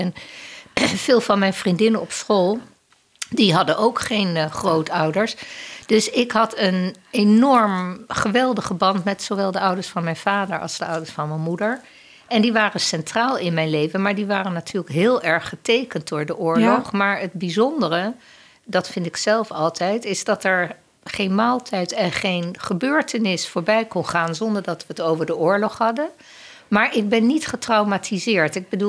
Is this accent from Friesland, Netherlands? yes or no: no; Amsterdam, North Holland, Netherlands; En ik ben opgegroeid in Amsterdam, geboren en getogen in Amsterdam.